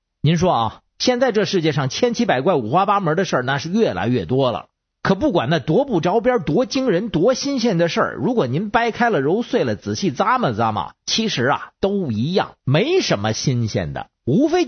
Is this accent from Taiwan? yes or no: no; Beijing, China